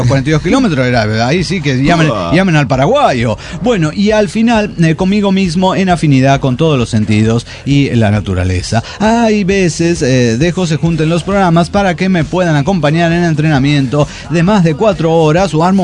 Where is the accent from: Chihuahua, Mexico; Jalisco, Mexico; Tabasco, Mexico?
Tabasco, Mexico; now in Mérida, Mexico; porque actualmente estoy en Mérida, pero soy de Tabasco, soy tabasqueño, como el peje. Bueno, y vengo de Campeche.